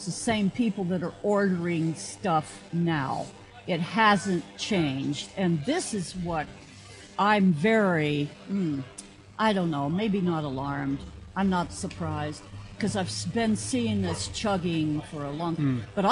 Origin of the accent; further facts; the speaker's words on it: United States; I love this country. I mean, I'm an American.